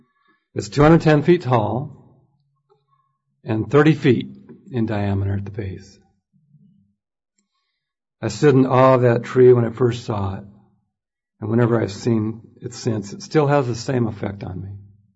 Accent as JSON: {"language": "English", "region": "California", "country": "United States", "tie": "born or raised there", "said": "native to my home state of California"}